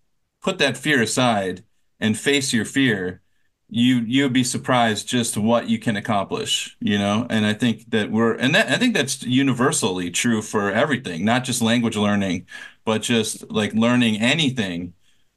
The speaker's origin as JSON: {"language": "English", "region": "Minnesota", "country": "United States", "also_born_or_lived": "California", "said": "I'm from Minnesota, and I didn't even know I had an accent until I moved to California, and everybody started making fun of the way that I spoke English."}